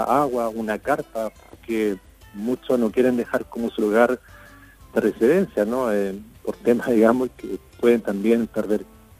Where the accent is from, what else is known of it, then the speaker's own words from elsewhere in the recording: Coronel, Biobío, Chile; moved away; Yo soy de Coronel, mi familia está por allá, estoy radicado acá por trabajo hace más de 15 años.